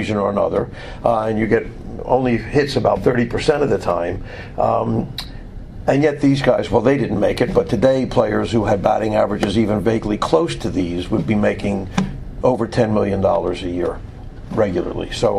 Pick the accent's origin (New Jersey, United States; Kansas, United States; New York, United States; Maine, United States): New York, United States; now in Boston, United States; Just because I'm in Boston and I'm from New York